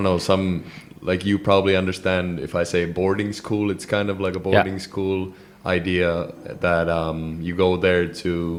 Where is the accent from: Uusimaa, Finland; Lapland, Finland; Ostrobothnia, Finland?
Ostrobothnia, Finland; I'm from the west part of Finland, so okay. I don't know, maybe some people know a city called Vaasa. It's on the west coast of Finland, so I'm not like really close to that, but like I would say a little bit over an hour east from Vaasa.